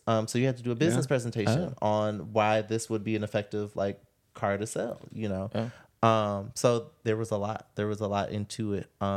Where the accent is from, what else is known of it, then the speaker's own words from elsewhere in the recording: Detroit, Michigan, United States; Growing up in Detroit, it's very flat, so there's not a lot of canyon carving